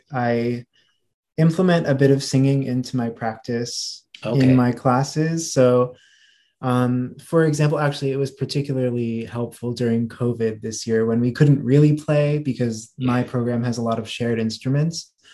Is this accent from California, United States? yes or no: no; Pennsylvania, United States; I'm from Pennsylvania. So we had PMEA, the district, regional, all-state choirs and orchestras.